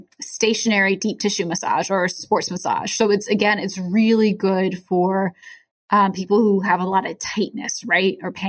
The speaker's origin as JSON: {"language": "English", "town": "Montpelier", "region": "Virginia", "country": "United States", "tie": "born or raised there", "said": "Yeah, I grew up outside of Richmond in Montpelier. So that was not a stressful area. I came to Northern Virginia. I am a little country."}